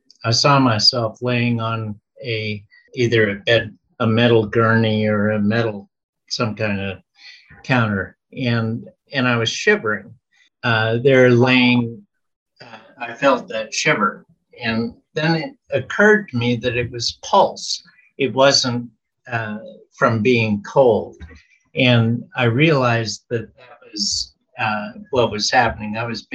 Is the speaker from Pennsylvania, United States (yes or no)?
yes; Pennsylvania, United States; born there; the hospital that I was born at in Pennsylvania, the Project Bluebird was there in 1950 or 51. And I was born there in 53.